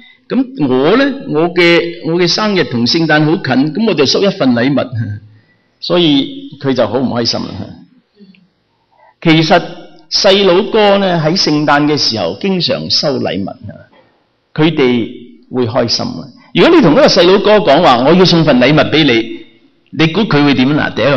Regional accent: China; 你知道我哋中国人嘅冬至系几时啊？十二月廿二，我哋中国人嘅冬至

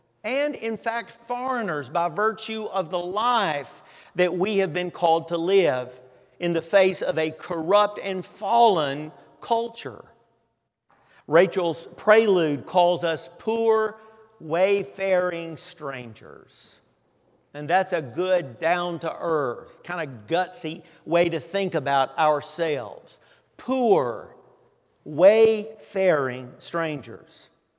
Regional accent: Tennessee, United States; also born or lived in Florida / South Carolina / Kentucky; I was born in Florida, I was raised in Tennessee. After Connie and I got married, a few years later, we moved to South Carolina, where I went to Bible college. We moved back to Tennessee.

